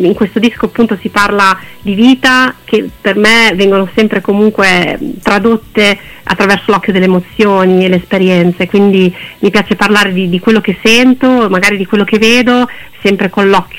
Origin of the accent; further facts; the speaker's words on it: Modena, Emilia-Romagna, Italy; essendo di Modena, sono emiliana, sono cresciuta tra due fiumi